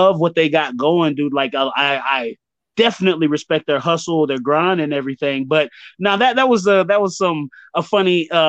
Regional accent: Zaragoza, Aragon, Spain; Yeah, born and raised in Zaragoza.

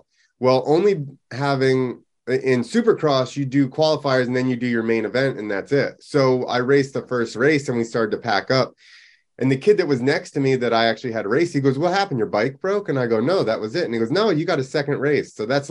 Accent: New Jersey, United States; born there; Yep, I was born in New Jersey.

